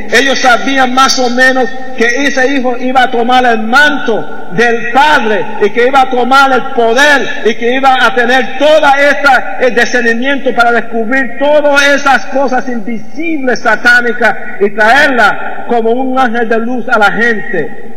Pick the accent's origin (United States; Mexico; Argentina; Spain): United States; New York; also born or lived in Puerto Rico; Nací en Puerto Rico y fui criado en Nueva York.